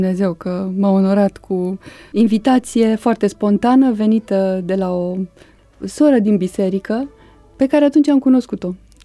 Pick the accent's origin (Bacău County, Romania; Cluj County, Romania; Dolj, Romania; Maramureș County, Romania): Dolj, Romania; Craiova; born there; now in Pitești, Romania; Craiova, ei fiind atunci repartizați la un combinat petrochimic pe acolo. Apoi s-au stabilit în Pitești, după câteva escale, dar una din escale a fost și aceea de la Craiova, unde, deși orașul meu natal, n-am mai revenit